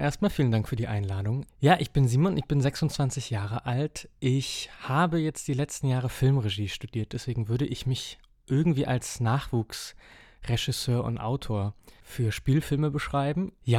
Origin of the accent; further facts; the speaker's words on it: Erfurt, Thuringia, Germany; ich bin in Erfurt groß geworden